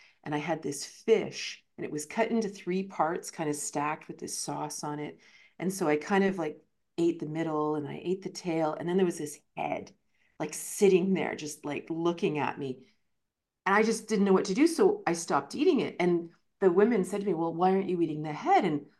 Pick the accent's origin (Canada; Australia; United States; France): Canada; Toronto, Ontario; I grew up in Toronto and I went to University of Waterloo.